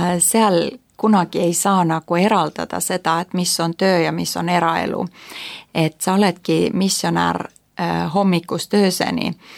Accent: Kauhava, South Ostrobothnia, Finland; Estonian is a second language; kui sa elad kuskil Lääne-Soomes Kauhavas, kust meie tuleme ja oleme pärit

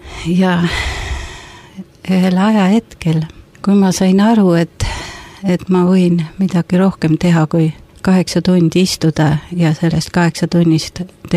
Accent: Tallinn, Harju County, Estonia; born there; 40. aastal ma sündisin ja Tallinnas. Ja siis venelased viskasid pommi ja hävitasid ära eluaseme ja me läksime siis elama maale ema ja isaga. Tähendab, mina olin ju siis 2,5 aastane.

